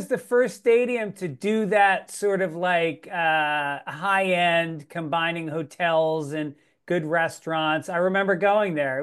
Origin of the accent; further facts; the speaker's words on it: United States; I'm American.